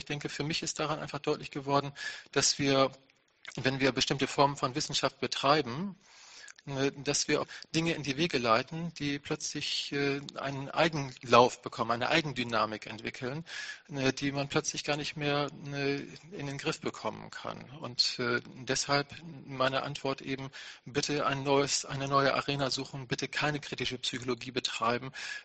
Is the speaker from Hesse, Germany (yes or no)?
no; Oldenburg, Lower Saxony, Germany; ich komme aus Oldenburg. Einige werden jetzt gleich schmunzeln.